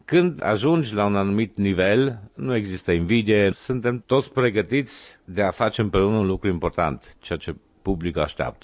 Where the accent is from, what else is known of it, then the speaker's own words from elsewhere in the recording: Timișoara, Timiș County, Romania; Am fost mândru că atunci la Revoluție s-a pronunțat pe buzele fiecare orașul Timișoara. Mie mi-au scris în ziarul tenor de Timișoara.